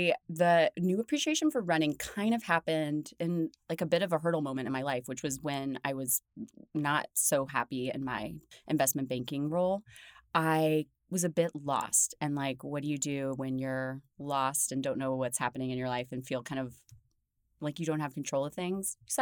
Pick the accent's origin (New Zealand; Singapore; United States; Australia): United States; Kansas City, Midwest; also born or lived in New Jersey; I grew up in the Midwest, in Kansas City. I went to college in New Jersey, and everyone kind of migrates to New York City.